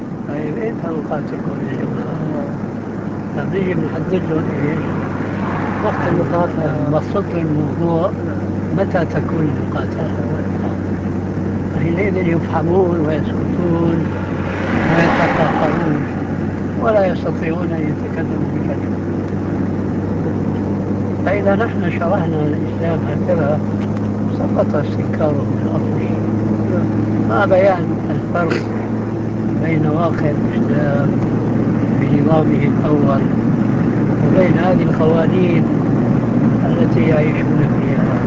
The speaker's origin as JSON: {"language": "Arabic", "town": "Damascus", "region": "Damascus Governorate", "country": "Syria", "said": "عندنا في دمشق كنا محكومين الفرنسويين"}